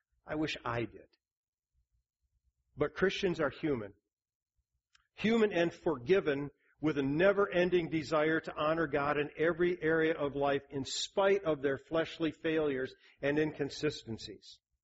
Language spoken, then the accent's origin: English; Kalamazoo, Michigan, United States; I grew up in Kalamazoo